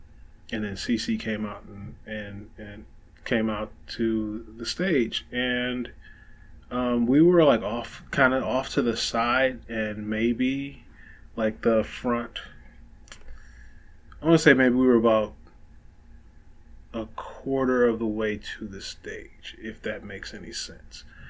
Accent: Detroit, Michigan, United States; and I'm from Detroit, if you couldn't pick that up, or if I didn't tell y'all, me saying what up though is kind of a dead giveaway. But I'm from Detroit

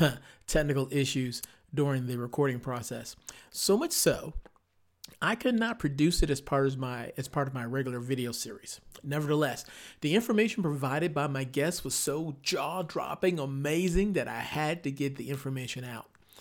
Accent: Baghdad, Baghdad Governorate, Iraq; born there; first language Arabic; English is a second language; I was born in Baghdad, Iraq. My mother tongue is Arabic.

